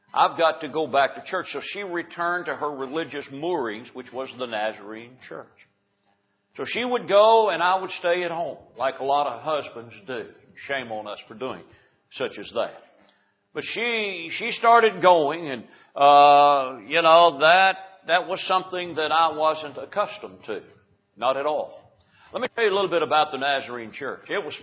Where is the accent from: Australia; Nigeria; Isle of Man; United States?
United States; Louisville, Kentucky; Christ was unknown in the home that I grew up in Louisville, Kentucky. I grew up in a home that was broken by divorce and broken by religion.